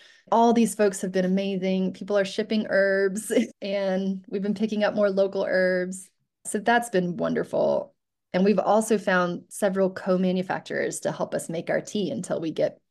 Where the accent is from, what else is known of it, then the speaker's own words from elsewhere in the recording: Boone, North Carolina, United States; And I'm from Boone originally, and they were also hit hard up in that area.